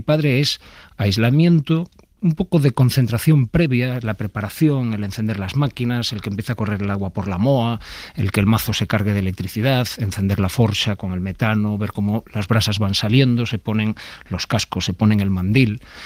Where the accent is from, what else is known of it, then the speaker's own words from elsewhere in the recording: Vigo, Galicia, Spain; yo soy nacido en Vigo, criado en Vigo, pero mi tradición familiar es toda de interior. Es decir, yo no tengo familiares mariñeiros